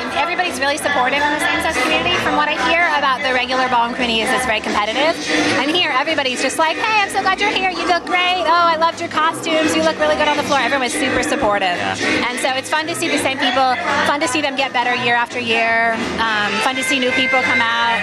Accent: Portland, Oregon, United States; We're from Portland, Oregon.

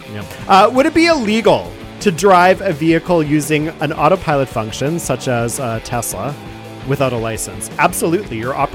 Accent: Canada; That is radical as a Canadian to say.

